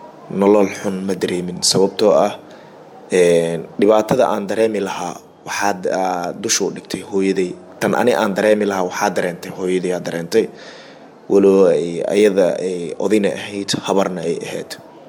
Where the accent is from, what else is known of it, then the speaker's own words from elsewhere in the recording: Jowhar, Middle Shabelle, Somalia; waxaan ku dhashay isbitaalkaas Jowhar aan ku dhashay gaar ahaan isbitaalka Antarasos waxaan ku soo barbaaray Jowhar